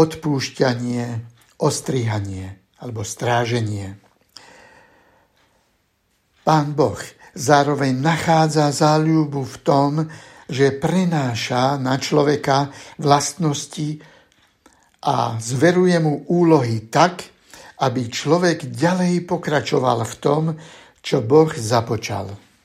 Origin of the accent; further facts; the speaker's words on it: Bratislava Region, Slovakia; Vyrastal som v neveľkom mestečku neďaleko Bratislavy, v našom dome, vo dvore, kde som vyrastal, bývalo zhromaždenie, bola tam modlitebňa.